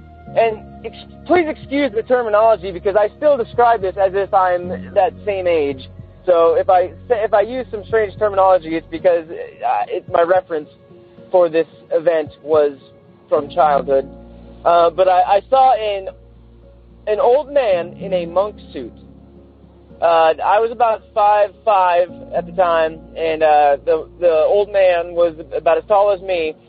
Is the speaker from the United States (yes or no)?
yes; St. Helens, Oregon, United States